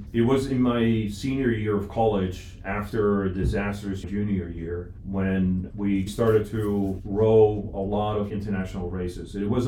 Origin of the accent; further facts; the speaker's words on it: Netherlands; moved away as an adult; now in United States; I'm from the Netherlands. Came to the United States in 2005